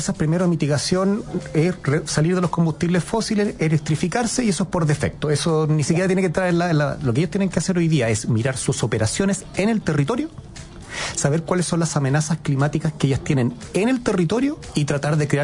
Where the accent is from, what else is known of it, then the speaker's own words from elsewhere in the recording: Iquique, Tarapacá, Chile; Adaptación regional de Tarapacá, sí, que soy de Iquique, ya lo incluye.